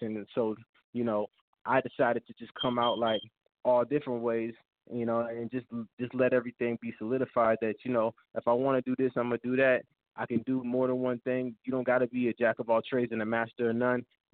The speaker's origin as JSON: {"language": "English", "town": "Seattle", "region": "Washington", "country": "United States", "tie": "born or raised there", "lives_now": "Atlanta, United States", "said": "I'm going to give a shout-out to my mom, to my hometown, Seattle, to ATL, which has been my hometown for the last 10 years"}